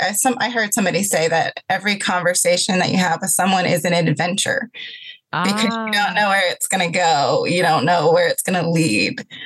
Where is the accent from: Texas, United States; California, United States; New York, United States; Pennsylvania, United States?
Texas, United States; born there; also born or lived in North Carolina / Idaho; Well, I was born in Texas. My dad was in this is before the Navy, before he joined the Navy. He was in seminary there. And then we lived on the coast of North Carolina on the Outer Banks. And then we moved to a small town in Idaho.